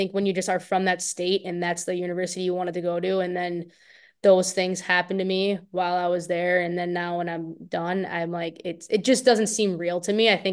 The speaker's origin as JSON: {"language": "English", "region": "Wisconsin", "country": "United States", "tie": "born or raised there", "said": "So I grew up in Wisconsin and I go to Shattuck"}